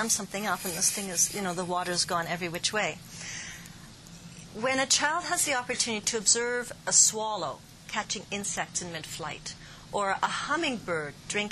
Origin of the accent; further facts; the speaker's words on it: Surrey, British Columbia, Canada; I come from Surrey, so, you know, my kids spend very little time outside now that they're older.